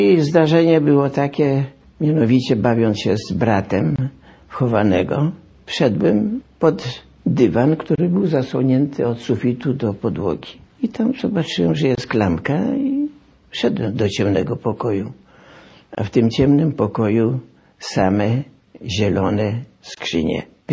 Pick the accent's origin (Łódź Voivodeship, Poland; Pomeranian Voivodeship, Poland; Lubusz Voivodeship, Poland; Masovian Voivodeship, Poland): Pomeranian Voivodeship, Poland; Wejherowo; also born or lived in Gdynia; Na początku mieszkaliśmy w Gdyni, jak przyjechaliśmy z Wejherowa na ulicy Śląskiej.